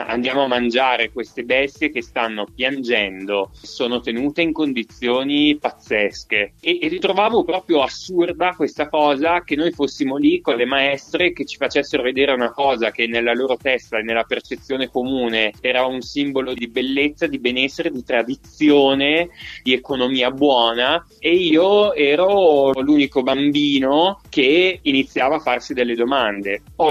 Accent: Cremona, Lombardy, Italy; io sono nato a Cremona, in cui le principali attività sono legate ai salumifici, agli allevamenti di animali

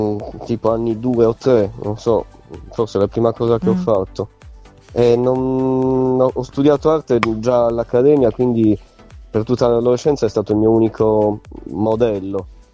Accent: Cagliari, Sardinia, Italy; born there; Sono nato a Cagliari, ci sono tornato da un paio d'anni, per una ventina d'anni ho girato diversi posti, molte città.

